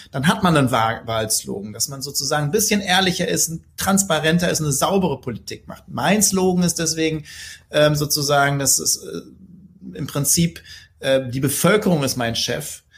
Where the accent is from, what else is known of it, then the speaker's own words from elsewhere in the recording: Dortmund, North Rhine-Westphalia, Germany; ich komme aus Dortmund